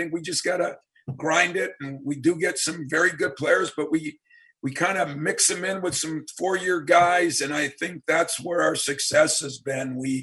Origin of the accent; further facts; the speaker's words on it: Iron Mountain, Michigan, United States; hey, I'm from Iron Mountain, Michigan, got a chance to live my dream.